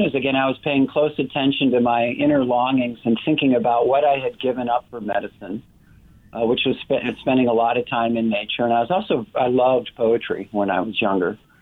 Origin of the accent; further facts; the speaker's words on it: Denver, Colorado, United States; I grew up in Denver, a lover of nature, and spent most of my weekends in the mountains near the headwaters of the Colorado River.